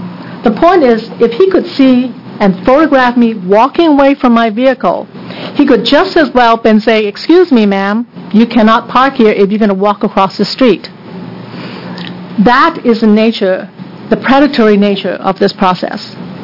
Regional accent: Portland, Oregon, United States; from Portland.

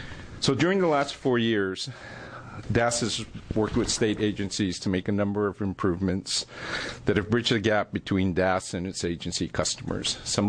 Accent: Hawaii, United States; moved away as an adult; So I was born and raised in Hawaii and moved to Oregon for the weather and also to attend Oregon State University, and upon graduation decided to make Oregon my home.

